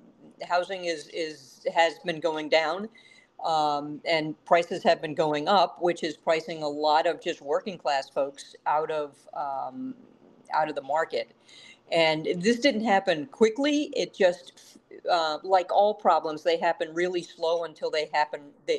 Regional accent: Winooski, Vermont, United States; I was born and raised in Winooski and have lived here all my life.

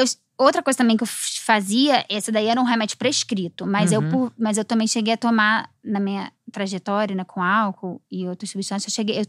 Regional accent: Niterói, Rio de Janeiro, Brazil; Eu sou de Niterói, Nikite, na Boa Viagem.

